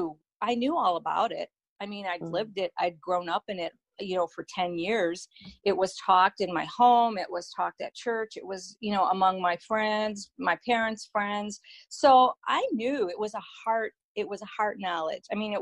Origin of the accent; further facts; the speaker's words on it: East Coast, United States; I was 10 years old, and I was at summer camp in New York State, because I lived on the East Coast. I was born and raised on the East Coast.